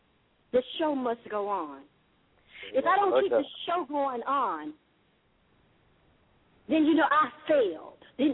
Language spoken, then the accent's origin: English; the South, United States; accent: Southern; And you see I'm saying thing, because I'm from the South. I'm Southern.